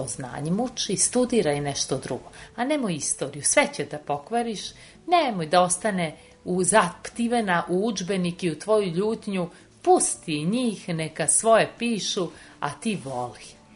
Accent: Belgrade, Serbia; Ja sam provela svoje detinjstvo na Kalemegdanu

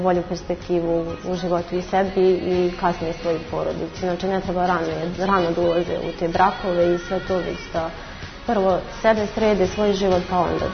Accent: Izbište, Vojvodina, Serbia; Odrasla sam u Izbištu sa roditeljima, do svoje 8 godine sam živjela sa roditeljima, onda se desila jedna tragedija sa mojim roditeljima, pa sam prešla da živim u hraniteljskoj porodici. Tad sam išla u osnovnu školu Žarko Zrenjanin u Izbištu

